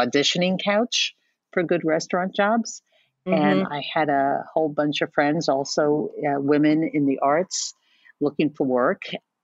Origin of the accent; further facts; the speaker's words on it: New York City, New York, United States; Now, I'm a native New Yorker, third generation Manhattan. So I always say I come from a very small island